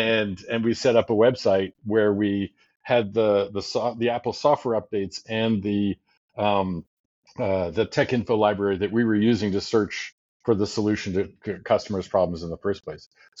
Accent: Canada; moved away as an adult; now in United States; I grew up in Canada. I wanted to get to the States. I was born in the States, so I had dual citizenship

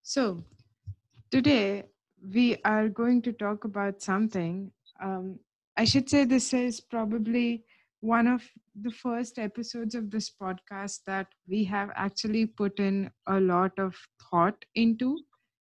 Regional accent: India; As far as my passport goes, I am Indian.

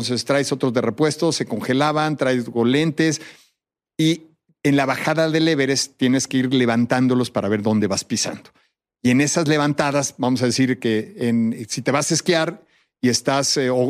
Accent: Mexico; el chiste era ir como mexicanos a tratar de conquistar esta cumbre

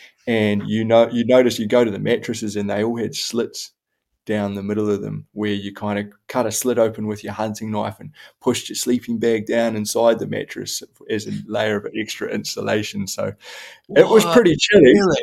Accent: Gisborne, New Zealand; also born or lived in Hawke's Bay; which was great growing up in Gisborne. But when they passed away, we moved to the Hawke's Bay, which was awesome.

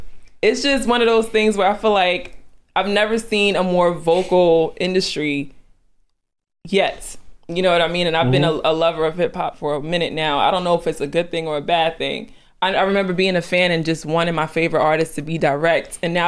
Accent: Queens, New York, United States; he's from Queens, I'm from Queens.

